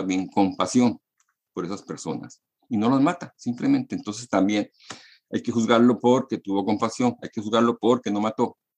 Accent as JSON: {"language": "Spanish", "country": "Colombia", "said": "Yo vengo de Colombia y como sabemos en Colombia se habla el mejor español del mundo."}